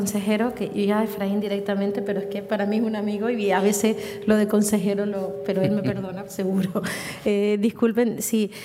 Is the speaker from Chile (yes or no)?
no; Canary Islands, Spain; nuestra identidad como canarios